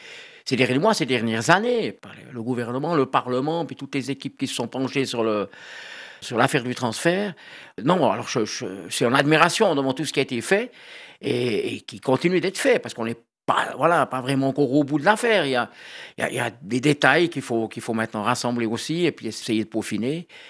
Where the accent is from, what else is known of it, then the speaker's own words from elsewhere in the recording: Jura, Switzerland; Ce matin, voilà, ça fait 12 heures et presque 20 minutes qu'on est jurassien, donc ça, c'est merveilleux.